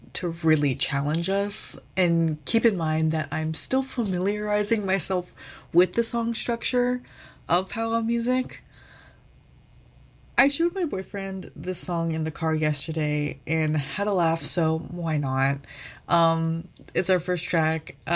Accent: Toronto, Ontario, Canada; growing up in Toronto.

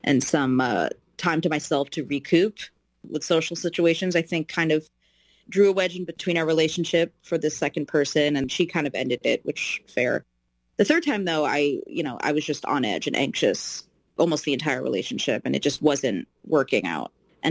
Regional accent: New York, United States; moved away as an adult; now in Los Angeles, United States; I'm from New York, or New Jersey, New York. I moved to Los Angeles in 2018. I didn't know anybody, so it was a very vulnerable time of my life.

